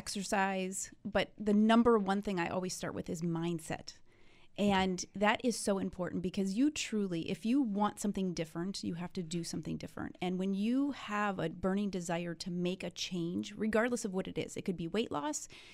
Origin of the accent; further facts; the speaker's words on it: Pennsylvania, United States; now in Buffalo, United States; So I'm not from this area originally. I'm from Pennsylvania.